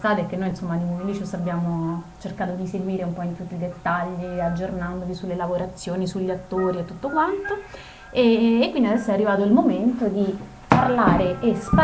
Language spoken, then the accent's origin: Italian; Rome, Lazio, Italy; non essendo parigini probabilmente non siamo riusciti a cogliere quelle cose che invece riusciamo a cogliere in questo in quanto romani.